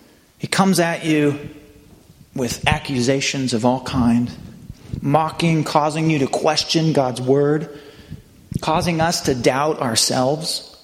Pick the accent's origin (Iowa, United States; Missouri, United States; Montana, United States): Montana, United States; Missoula; Now, I came from Missoula, Montana. We had foxes around.